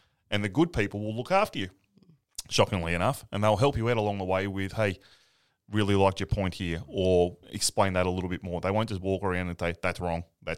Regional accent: Victoria, Australia; I'm like, I'm this pleb from Victoria that doesn't really know me.

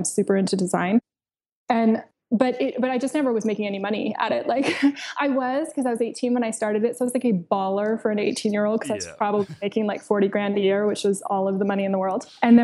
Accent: San Diego, California, United States; born or raised there

